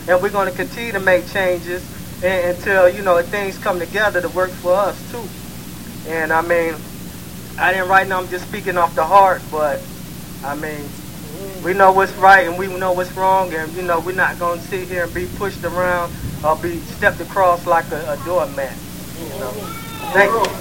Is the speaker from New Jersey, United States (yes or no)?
no; Miami, Florida, United States; I can remember growing up, being a black male, growing up in Miami, I mean, it was about, oh, don't have gold teeth, you know.